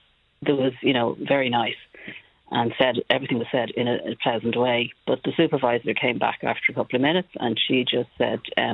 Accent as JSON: {"language": "English", "country": "Ireland", "tie": "born there", "said": "I was born in Ireland. I'm a citizen of Ireland. I've paid tax in Ireland. And that 1962 birth certificate"}